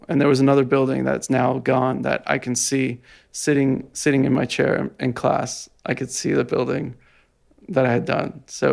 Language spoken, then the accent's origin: English; Jersey City, New Jersey, United States; I'm from Jersey City.